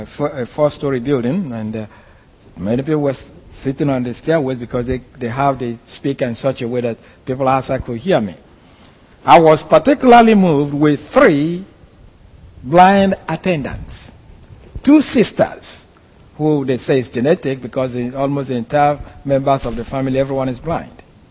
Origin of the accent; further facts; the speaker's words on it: Nigeria; here they can't understand my accent. I go back to Nigeria, they can't understand either.